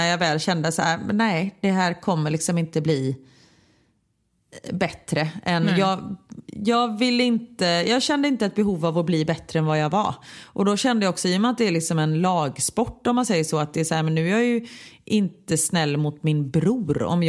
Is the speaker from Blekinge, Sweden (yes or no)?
no; Gothenburg, Västra Götaland County, Sweden; jag kommer från Örgryte